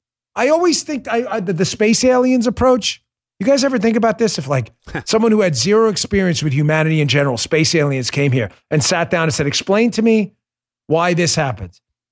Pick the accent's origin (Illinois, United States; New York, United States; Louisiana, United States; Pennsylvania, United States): New York, United States; New York City; Folks, I grew up in New York. I policed those streets.